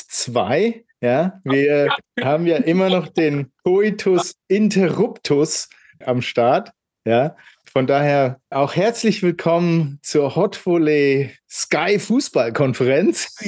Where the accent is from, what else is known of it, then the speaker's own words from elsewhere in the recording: Mainz, Rhineland-Palatinate, Germany; Ich muss jetzt aber nochmal kurz reingrätschen als Mainzer in die Frankfurter.